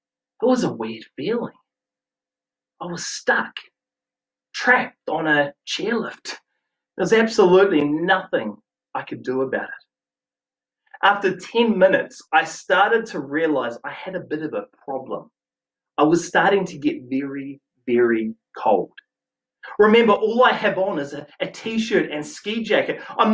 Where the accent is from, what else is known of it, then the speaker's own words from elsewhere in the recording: Whangarei, Northland, New Zealand; born there; I was born in Whangarei, for goodness sake. I grew up with, you know, beach holidays, boats, fishing, kayaking, water skiing, wakeboarding.